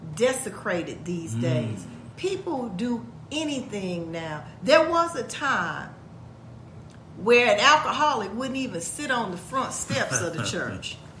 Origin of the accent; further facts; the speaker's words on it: Chicago, Illinois, United States; South side, y'all know I'm from Chi-Town now.